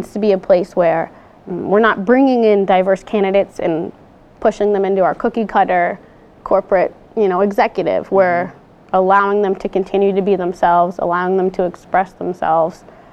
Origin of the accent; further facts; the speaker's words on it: United States; but I'm American, so they understood I didn't get it